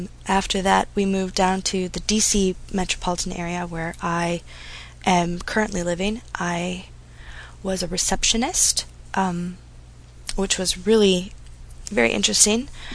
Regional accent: Portland, Oregon, United States; born there; Well, originally I was born in Portland, Oregon. My parents moved us around a lot, me and my little sister.

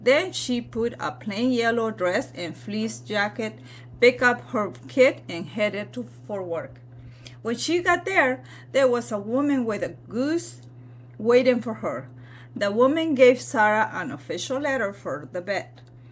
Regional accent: Tlacotalpan, Veracruz, Mexico; English is a second language; I was born in Tlacotalpan, and I grew up in a little ranch called Rancho Nuevo. It was like a little finca.

